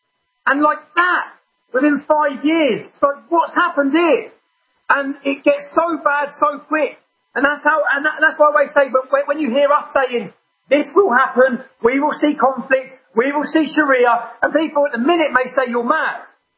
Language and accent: English; Luton, East of England, United Kingdom; I always say, Alex, in my hometown of Luton, which is now, we have over 30 mosques